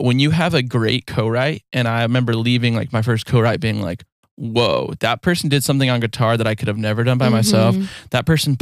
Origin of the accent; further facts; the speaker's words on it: California, United States; I grew up, like we said, I grew up in Orange County